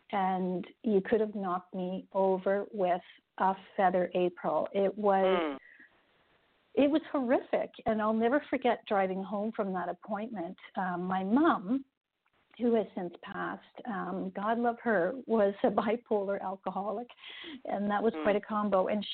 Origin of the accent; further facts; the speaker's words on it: Toronto, Ontario, Canada; born there; So I was born in Toronto, Ontario, and Toronto is such a great city.